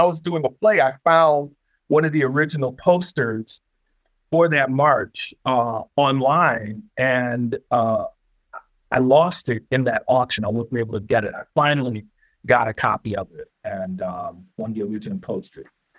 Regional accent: Detroit, Michigan, United States; I'm from Detroit, born and raised. I went to many Lions games.

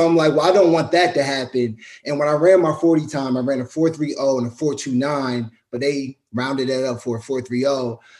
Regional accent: Maryland, United States; I mean, I'm a kid from Maryland, you know, from the East Coast

